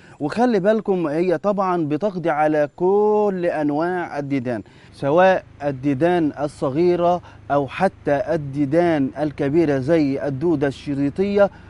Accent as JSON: {"language": "Arabic", "country": "Egypt", "said": "يعني إحنا مثلا عندنا في بلدنا مصر على سبيل المثال"}